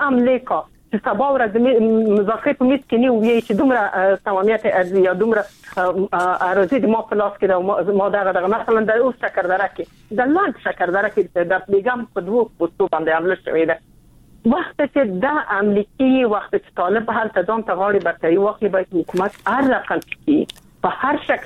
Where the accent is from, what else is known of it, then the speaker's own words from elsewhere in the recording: Afghanistan; موږ مسلمان یو، ته افغان یې، زه افغان یم